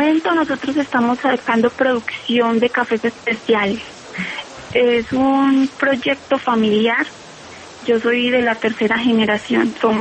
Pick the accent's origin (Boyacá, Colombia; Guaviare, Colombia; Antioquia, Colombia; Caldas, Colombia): Antioquia, Colombia; Montevideo; Bueno, nosotros somos de Montevideo, Antioquia